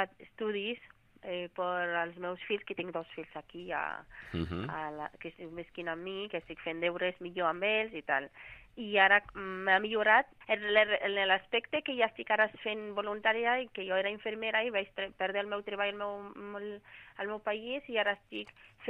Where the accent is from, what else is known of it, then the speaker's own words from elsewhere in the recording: Morocco; Catalan is a second language; moved away as an adult; now in Spain; sóc del Marroc. Vaig arribar a Espanya l'any del 2019